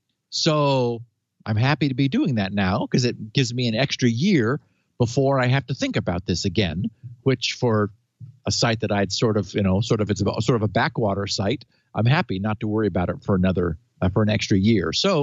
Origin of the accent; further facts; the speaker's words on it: California, United States; As a Californian, I noted with passing interest